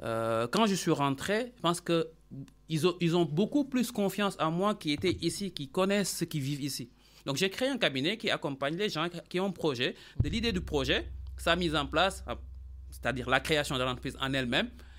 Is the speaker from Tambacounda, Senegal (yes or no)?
no; Dakar, Senegal; moved away as an adult; now in France; moi, j'ai grandi à Dakar. Je suis resté à Dakar jusqu'à mes 18 ans. Donc, je suis venu en France pour mes études.